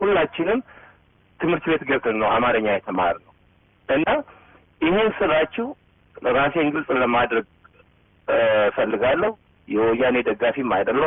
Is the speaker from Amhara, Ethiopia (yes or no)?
yes; Tselemt, Amhara, Ethiopia; እኔ የጠለምት ተወላጅ ነኝ። ወልቃይትና ጠለምት እኔ ተወልጄ እስከማውቀው ድረስ የጎንደር ክፍለ ሀገር ግዛት እንደነበረ ነው የማውቀው።